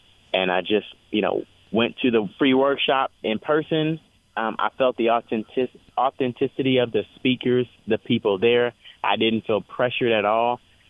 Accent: Houston, Texas, United States; I'm born and raised in Houston, Texas. Been here all my life. I'm 29 years old.

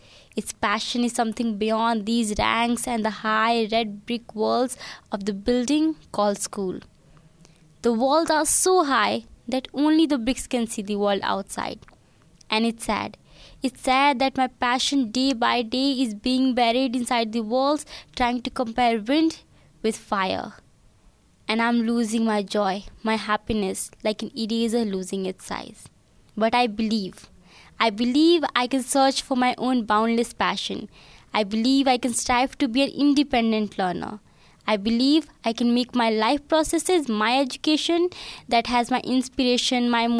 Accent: India; from India. I'm 16 years old.

